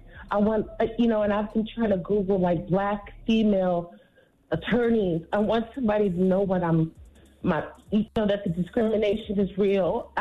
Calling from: California, United States; I'm calling from Cali.

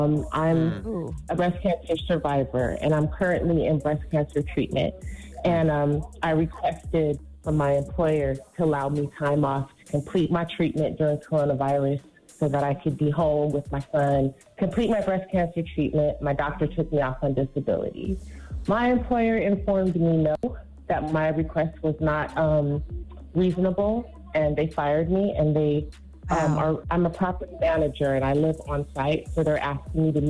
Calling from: California, United States; I'm calling from Cali.

